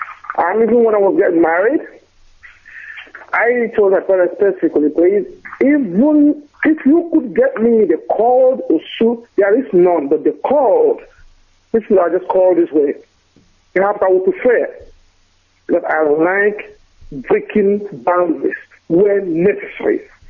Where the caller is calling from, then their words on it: Germany; Good evening, everyone in Munich. … from Germany here as well.